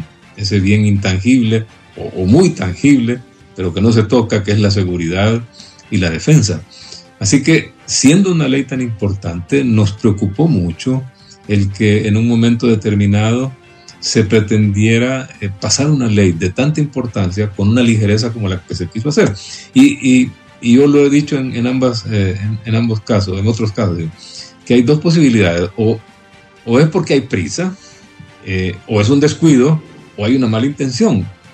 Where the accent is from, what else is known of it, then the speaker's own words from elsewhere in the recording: Honduras; la sabiduría de todos los que somos hondureños